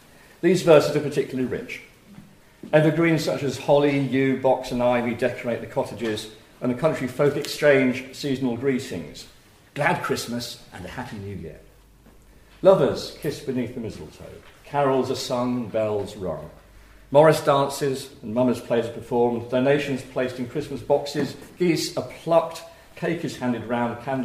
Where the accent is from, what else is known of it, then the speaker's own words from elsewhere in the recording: East Midlands, United Kingdom; I grew up in Northamptonshire, not very far from where the peasant poet John Clare lived and worked, in a place called Helpston, not Helston.